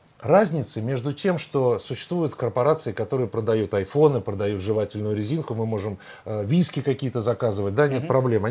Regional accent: Saint Petersburg, Russia; Я говорю, я из Петербурга, напоминаю.

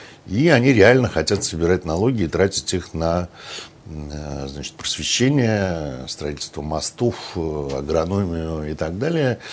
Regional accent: Saint Petersburg, Russia; Ну вот мы, петербуржцы, все это знаем по такому красному кирпичу.

